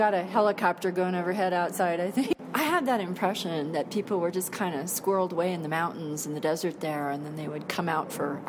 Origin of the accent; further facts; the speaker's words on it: California, United States; also born or lived in El Paso; I am a Texan from El Paso, but I really grew up in California, so culturally I'm not really Texan.